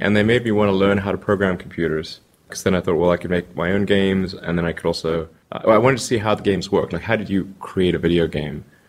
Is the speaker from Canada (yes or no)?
no; South Africa; now in United States; Well, I was born in South Africa.